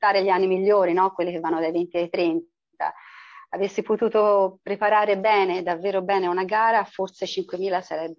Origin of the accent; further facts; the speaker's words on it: Sesto Fiorentino, Tuscany, Italy; now in Lucca, Italy; Sai che io sono di Sesto Fiorentino, ma abito a Lucca da diverso tempo